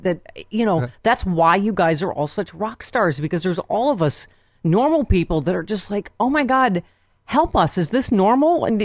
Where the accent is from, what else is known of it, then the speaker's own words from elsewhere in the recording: Buffalo, New York, United States; I'm from Buffalo, so I love girls with a flat A.